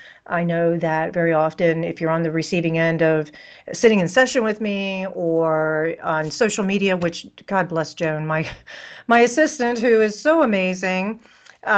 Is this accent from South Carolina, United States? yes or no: yes; South Carolina, United States; And so, anyways, and I'm from South Carolina. That's where my family is.